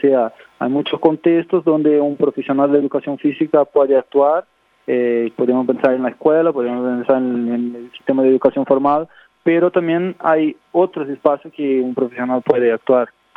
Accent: Brazil; yo vengo de Brasil, vengo de otro contexto

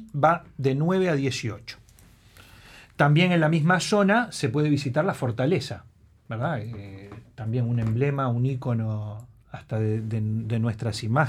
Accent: Uruguay; a mí me gusta decir de que en el patrimonio deberíamos lograr como uruguayos una sinergia.

